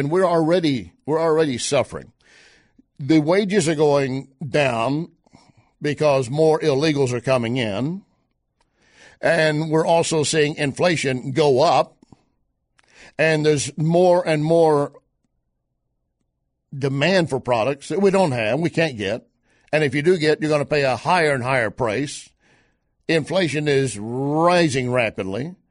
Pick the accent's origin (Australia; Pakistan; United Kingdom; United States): United States; Texas; And it's not a BS just because I'm from Texas.